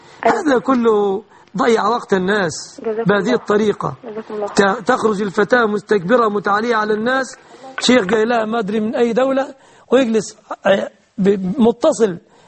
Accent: Egypt; بلادنا مصر

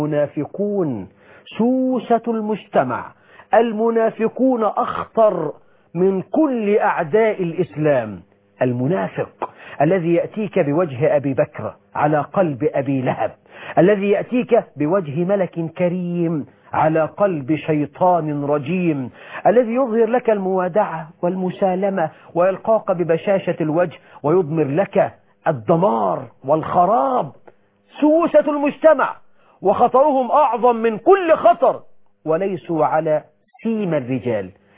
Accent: Egypt; بلدنا مصر

